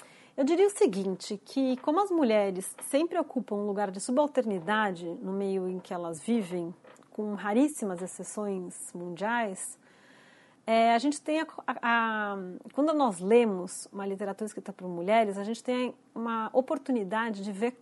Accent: Ubatuba, São Paulo, Brazil; cresci em Ubatuba, que é um lugar de praias e que a gente recebia, quando era pequena, muitos turistas, inclusive franceses, alemães, mas mesmo de outras regiões do país.

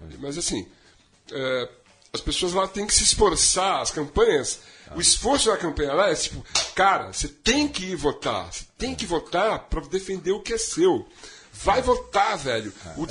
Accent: São Bernardo do Campo, São Paulo, Brazil; fui lá em São Bernardo, todo ano eu vou ter lá e vou ver lá o bairro onde eu moro, porque eu morei, que eu cresci e tal.

